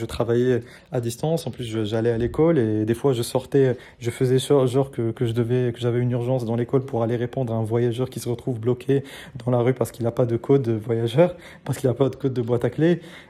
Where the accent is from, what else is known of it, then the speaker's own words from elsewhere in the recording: Casablanca, Casablanca-Settat, Morocco; now in France; quand j'étais parti en France, donc j'ai grandi au Maroc, j'ai grandi à Casablanca, et je suis parti en France à un moment